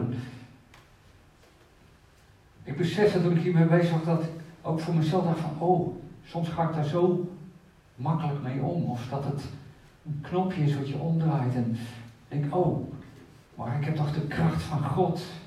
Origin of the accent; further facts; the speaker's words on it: Netherlands; Daar hebben wij als Nederlanders nog wel eens moeite mee.